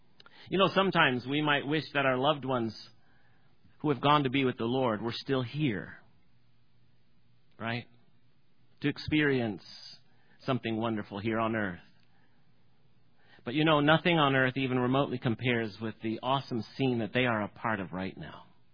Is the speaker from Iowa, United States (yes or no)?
yes; Iowa, United States; I'm from Iowa.